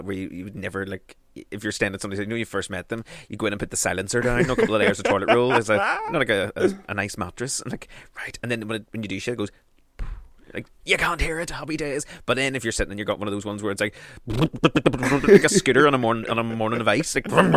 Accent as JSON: {"language": "English", "region": "South West England", "country": "United Kingdom", "said": "I am from Devon."}